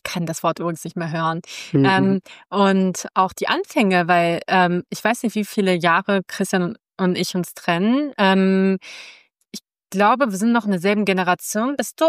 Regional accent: Germany; wir sind ja beide aus Deutschland

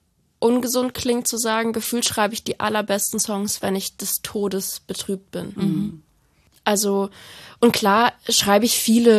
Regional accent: Baden-Württemberg, Germany; accent: Badisch; weil ich komme ja aus Baden-Württemberg, da spricht man halt Badisch.

